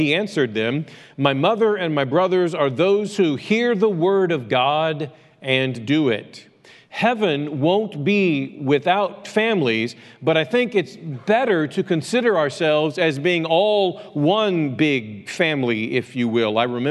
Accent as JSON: {"language": "English", "town": "Cahokia", "region": "Illinois", "country": "United States", "tie": "born or raised there", "said": "I served Jerome Lane Baptist Church in my hometown of Cahokia, Illinois"}